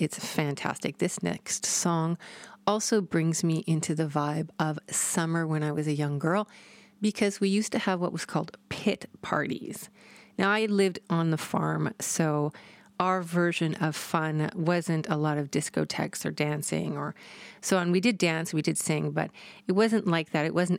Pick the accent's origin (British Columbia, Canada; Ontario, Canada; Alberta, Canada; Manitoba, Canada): Alberta, Canada; St. Albert; And just across the street is the best bar in my hometown, which is St. Albert.